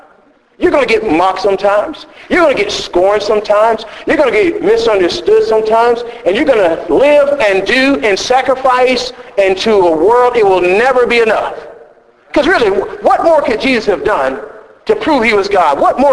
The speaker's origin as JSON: {"language": "English", "region": "Texas", "country": "United States", "tie": "born or raised there", "said": "because where we grew up in Texas, you know, we grew up"}